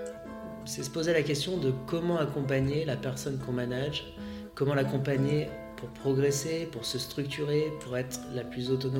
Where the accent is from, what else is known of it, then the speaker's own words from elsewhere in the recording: Saint-Étienne, Auvergne-Rhône-Alpes, France; Je viens de Saint-Étienne